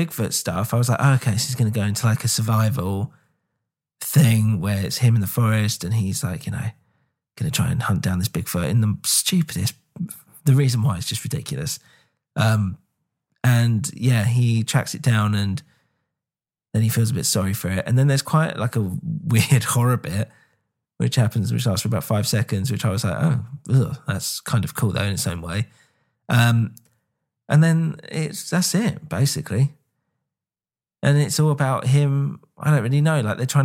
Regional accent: England, United Kingdom; now in United States; especially if you live in America, obviously I'm English, but they're the enemy.

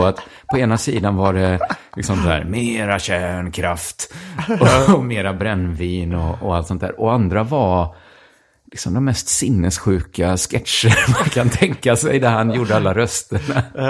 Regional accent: Brämhult, Västra Götaland County, Sweden; då smög vi liksom runt i skogarna runt Brämhult där jag kommer ifrån

